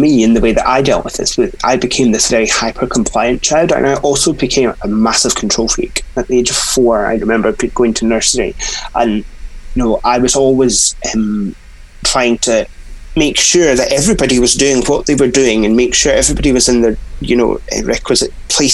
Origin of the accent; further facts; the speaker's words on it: Inverness, Scotland, United Kingdom; born there; So I was born in April 1992, up in a place called Inverness, which is in the north of Scotland, not as far north as you can go, but quite north. It's quite cold and wet up there.